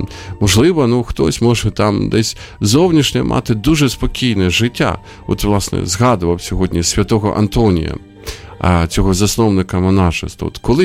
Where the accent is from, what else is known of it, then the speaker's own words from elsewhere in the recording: Sumy, Sumy Oblast, Ukraine; біля мого рідного міста теж от тривають бої, Суми